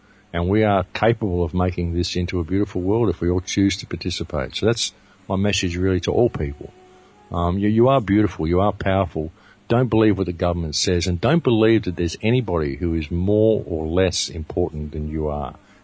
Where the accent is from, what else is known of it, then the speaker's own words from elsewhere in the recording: Australia; So I'm from Australia, and I'll tell you that winter in Europe, no, not for me at all.